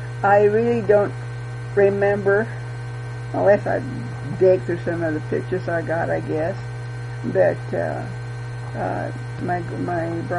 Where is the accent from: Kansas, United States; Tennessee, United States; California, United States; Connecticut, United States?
Kansas, United States; growing up in Kansas, it's an experience. I mean, I enjoyed it.